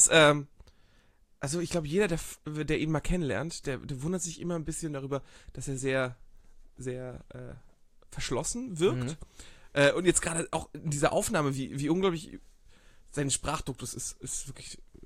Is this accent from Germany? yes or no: yes; Geesthacht, Schleswig-Holstein, Germany; Ich komme aus so einer kleinen Vorstadt vor Hamburg, da ist 30.000 Einwohner